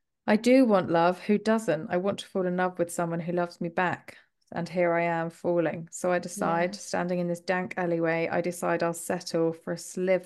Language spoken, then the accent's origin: English; England, United Kingdom; as a Brit